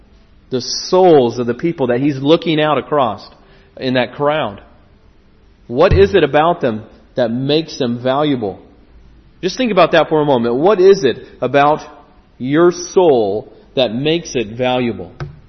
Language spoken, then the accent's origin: English; United States; As I mentioned, I'm from the United States, and we have an area in the U.S. in the center called the Midwest, and we call it the Corn Belt.